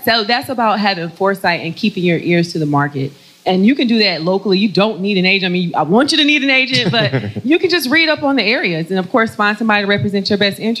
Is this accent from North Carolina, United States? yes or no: yes; North Carolina, United States; Know I'm from North Carolina.